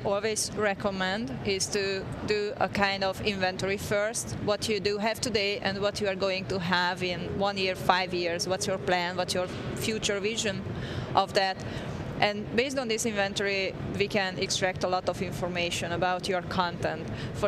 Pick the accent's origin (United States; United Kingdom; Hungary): Hungary; English is a second language; I'm from Hungary, and I've been working with SharePoint for like 12 years